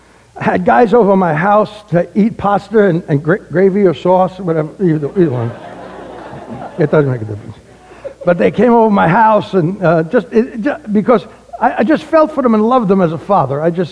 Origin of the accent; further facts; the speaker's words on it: The Bronx, New York, United States; now in Tampa, United States; Now, I'm from the Bronx. My high school was just blocks away from Yankee Stadium. I played my ball, actually, where the new stadium is built. It was called Babe Ruth Park. I played my high school baseball there.